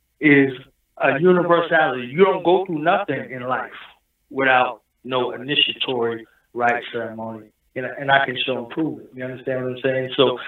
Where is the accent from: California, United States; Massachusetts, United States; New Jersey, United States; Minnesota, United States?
New Jersey, United States; Newark; I was in the military. Like, I mean, but I'm from Newark.